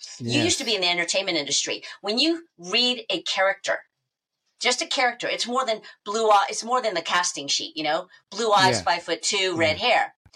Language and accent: English; Tampa, Florida, United States; also born or lived in New York; now in Los Angeles, United States; I grew up around Tampa in the suburbs. So I was really delighted to find out about that. And we're both from New York originally.